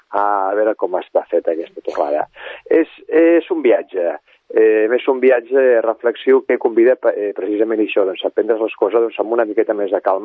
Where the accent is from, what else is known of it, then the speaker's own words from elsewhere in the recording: Tarragona, Catalonia, Spain; aquí prop de casa nostra, que som de Tarragona.